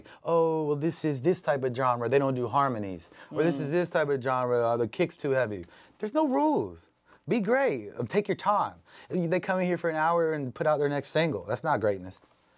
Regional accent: Jacksonville, Florida, United States; I'm from Jacksonville.

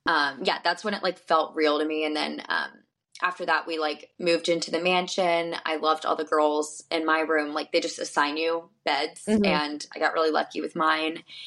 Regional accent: Alabama, United States; Like, I'm from Alabama.

